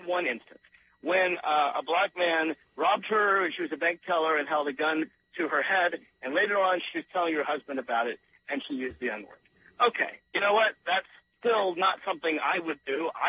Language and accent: English; Southern United States, United States; I am from the South.